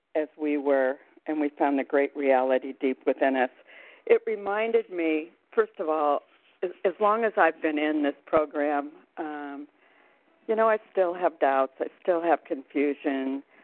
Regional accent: Arizona, United States; I'm from Arizona.

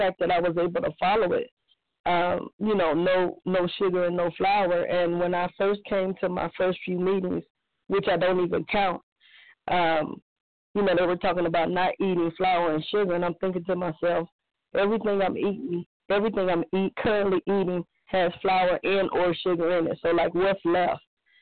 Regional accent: Cleveland, Ohio, United States; I'm from Cleveland, Ohio.

